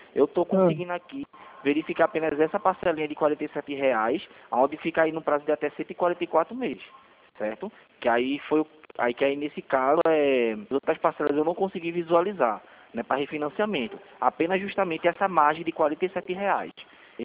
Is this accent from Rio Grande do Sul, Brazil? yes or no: no; Recife, Pernambuco, Brazil; Não, eu sou daqui do Recife, né?